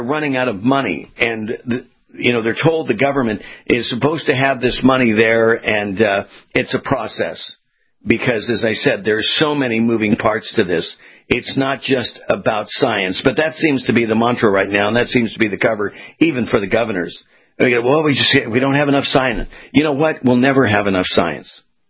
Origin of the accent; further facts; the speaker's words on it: California, United States; as I said to you, I'm from California, and, you know, we get earthquakes.